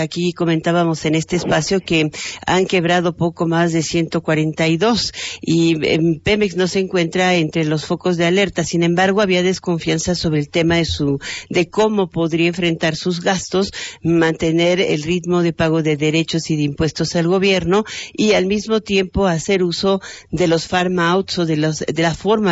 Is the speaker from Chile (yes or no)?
no; Mexico; ¿Cómo podemos nosotros, como mexicanos, pensar que si estás tomando un crédito hipotecario ahorita